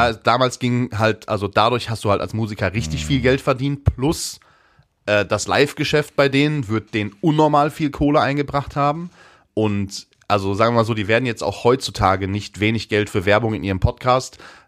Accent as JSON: {"language": "German", "town": "Hattingen", "region": "North Rhine-Westphalia", "country": "Germany", "tie": "born there", "said": "aus demselben Stadtteil von Hattingen, da wo ich geboren bin, Niederweningern."}